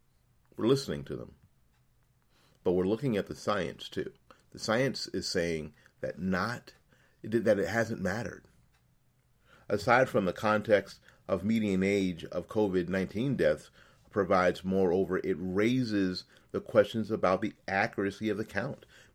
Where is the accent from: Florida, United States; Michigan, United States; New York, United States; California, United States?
Florida, United States; The latest example is out of my home state of Florida